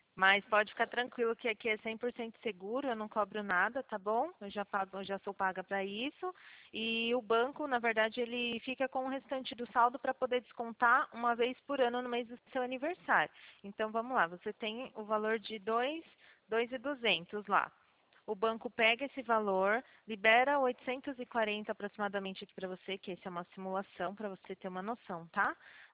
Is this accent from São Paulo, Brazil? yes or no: yes; São Paulo, Brazil; eu sou do interior de São Paulo.